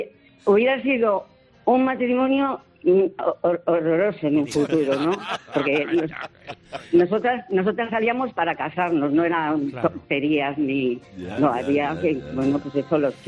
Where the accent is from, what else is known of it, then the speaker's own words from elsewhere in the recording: San Sebastián, Basque Country, Spain; Yo soy donostiarra y en Donosti los veranos eran impresionantes.